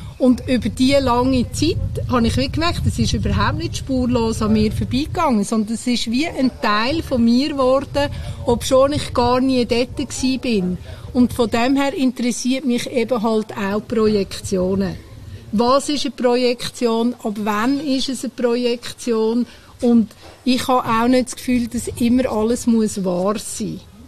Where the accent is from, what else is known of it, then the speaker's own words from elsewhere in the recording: Zurich, Switzerland; also born or lived in Berner Oberland; ich bin im Zürich Oberland aufgewachsen und ich habe 19 Jahre im Berner Oberland in einem Bauernhof gelebt.